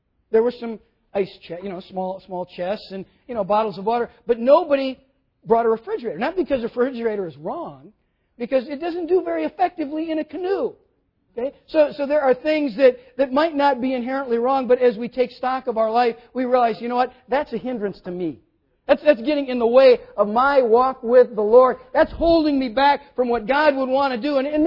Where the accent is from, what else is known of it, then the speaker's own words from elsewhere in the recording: Minnesota, United States; And I grew up in Minnesota, and there were certain parts near the end of the cross-country season we ran in the fall when it could even be snowing out.